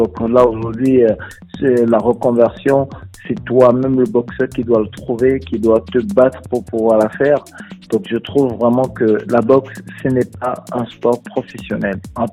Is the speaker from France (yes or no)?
yes; France; Je suis français et je représente partout dans le monde